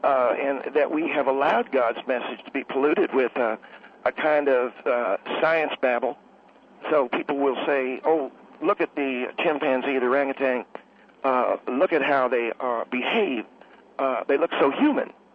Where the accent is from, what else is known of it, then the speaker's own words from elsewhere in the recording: Scottsdale, Arizona, United States; I can remember going into my very first dentist when I was a little boy growing up in Scottsdale, Arizona.